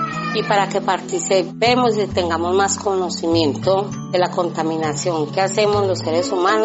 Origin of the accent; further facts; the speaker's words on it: Medellín, Antioquia, Colombia; Soy de la Comuna 4 del barrio Moravia.